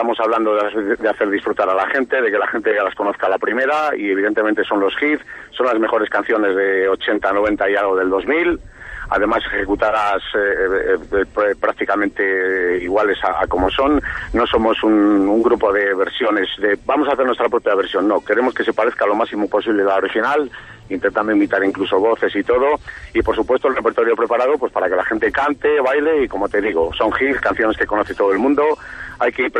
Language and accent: Spanish; Extremadura, Spain; now in Valladolid, Spain; Yo soy de Extremadura